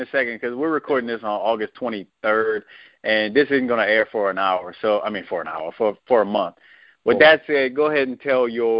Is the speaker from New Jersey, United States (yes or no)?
no; New Orleans, Louisiana, United States; And I ain't from Chalmette. I can get that shit straight. I'm from New Orleans, Louisiana.